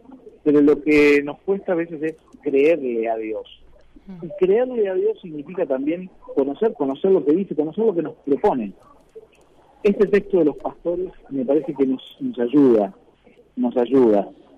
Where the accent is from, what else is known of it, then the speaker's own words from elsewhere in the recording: Argentina; como argentinos, nos está faltando seguir dando pasos de convivencia